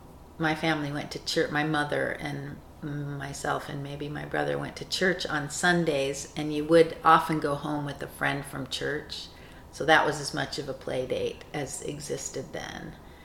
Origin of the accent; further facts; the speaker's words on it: Reno, Nevada, United States; also born or lived in San Francisco; I was born in Reno, Nevada in 1957 at St. Mary's Hospital. And I lived in Reno much of my life until I had a freshman year of college away, and I lived in San Francisco for a few years.